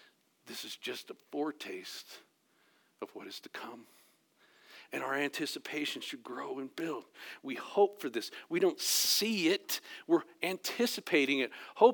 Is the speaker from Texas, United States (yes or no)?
yes; Texas, United States; When I was a kid, long, long time ago, I remember in being in grade school, growing up in Texas, and in Texas it gets hot.